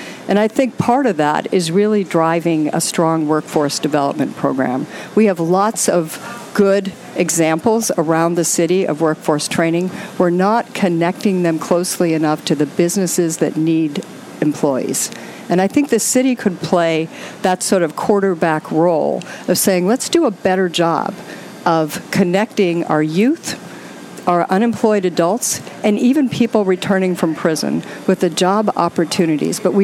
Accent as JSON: {"language": "English", "town": "Baltimore", "region": "Maryland", "country": "United States", "tie": "born or raised there", "said": "it really inspired me. to come back to Baltimore and say, what can I do for my hometown? This is where I live."}